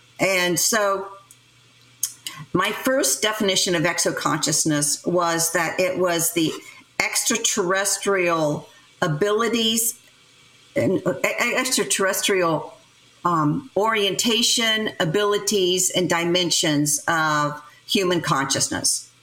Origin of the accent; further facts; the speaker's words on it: Clarksburg, West Virginia, United States; And I was raised in Clarksburg, West Virginia, and it's a mining town.